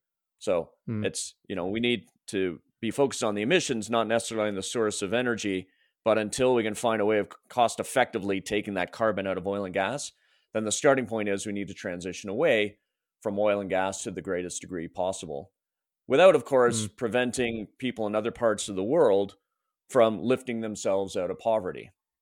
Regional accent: Ontario, Canada; moved away; There is a, and we're both from Ontario originally. Yeah. And we came out here, and I don't know about you, but I was surprised.

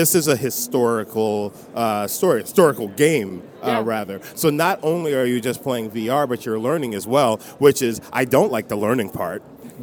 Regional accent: New York, United States; I'm a New Yorker, so you know, I know studios very well.

